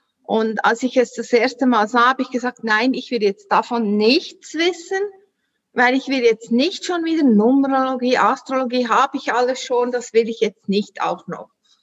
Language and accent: German; Solothurn, Switzerland; accent: Swiss German; ich komme, wie man hört, an meinem Dialekt aus der Schweiz, Solothurn. Wie gesagt, du hast richtig gehört, 30 Kilometer von Bern, ist im sogenannten Mittelland.